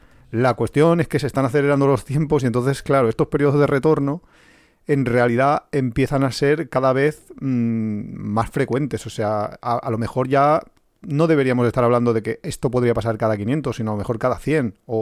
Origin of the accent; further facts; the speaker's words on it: Valencia, Valencian Community, Spain; now in Alicante, Spain; nosotros somos de Valencia, aunque vivimos ahora en Alicante.